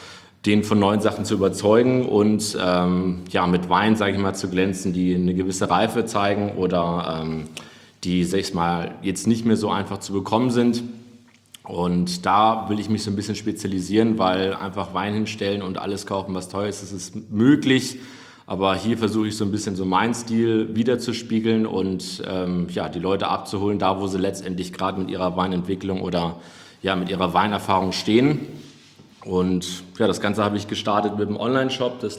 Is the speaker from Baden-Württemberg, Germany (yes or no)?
no; Hamburg, Germany; Und dann zurück in die Heimatstadt, bin ja gebürtiger Hamburger